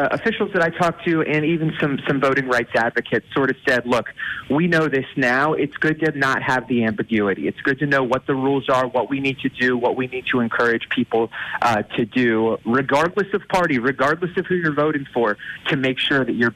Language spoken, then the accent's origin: English; Virginia, United States; No, well, I'm from Southern Virginia, but I actually went to a camp up in Wayne County for many years.